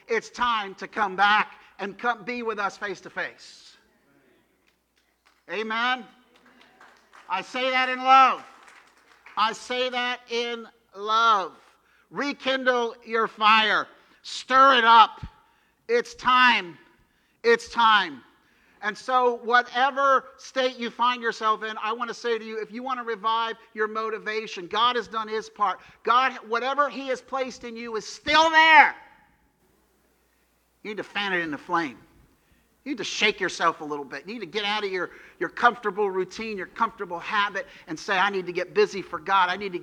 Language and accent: English; New Jersey, United States; I heard one school district in New Jersey, my home state, I'm ashamed to say